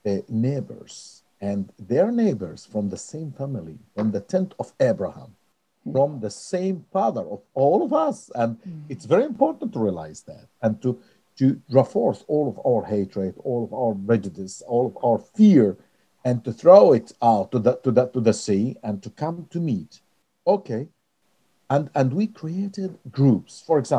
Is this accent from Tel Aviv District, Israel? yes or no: no; Nazareth, Northern District, Israel; now in Jerusalem, Israel; Yes, I was born in Israel, in Nazareth.